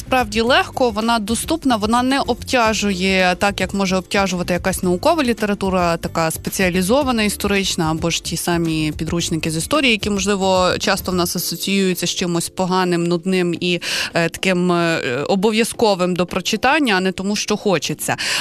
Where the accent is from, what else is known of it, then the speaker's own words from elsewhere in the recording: Kyiv, Ukraine; я, наприклад, як людина, яка народилася і виросла в Києві, і там в родині вірян Московського патріархату